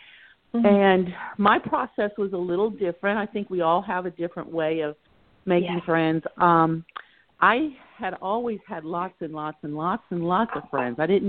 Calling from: Hereford, Maryland, United States; also born or lived in Southern US; I'm calling also from the Hereford area.

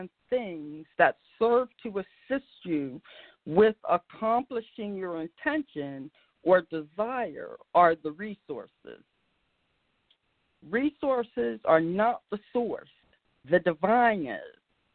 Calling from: Bridgeton, New Jersey, United States; I'm broadcasting from Bridgeton, New Jersey

